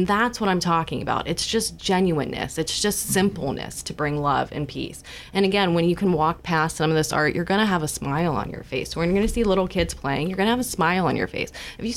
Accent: Warren, Ohio, United States; So I grew up in Warren, Ohio, and I had an opportunity of doing this multiple times as a kid.

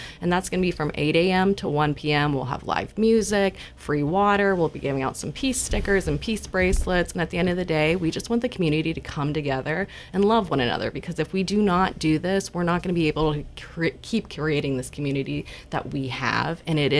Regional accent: Warren, Ohio, United States; So I grew up in Warren, Ohio, and I had an opportunity of doing this multiple times as a kid.

